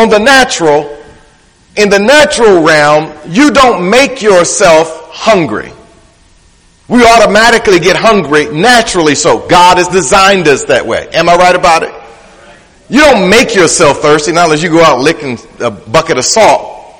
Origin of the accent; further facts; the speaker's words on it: Detroit, Michigan, United States; Growing up in Detroit in my early teen years, my parents would ship me off to Tennessee so that I would spend time there